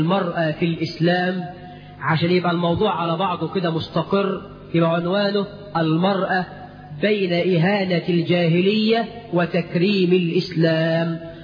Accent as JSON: {"language": "Arabic", "country": "Egypt", "said": "بلدنا مصر"}